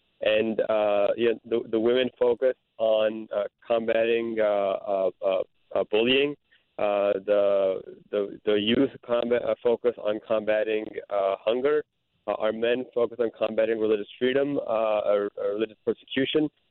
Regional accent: Chicago, Illinois, United States; You know, I grew up in Chicago, so I literally grew up down the street from Wheaton College.

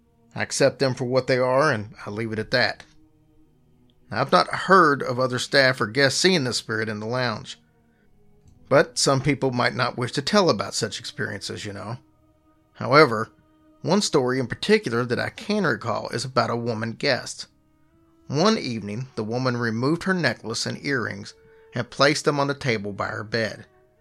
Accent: Tyler, Texas, United States; now in Tombstone, United States; I'm originally from Tyler, Texas, and I've been working at Big Nose Kate's Saloon in Tombstone, Arizona for 7 months as a waitress.

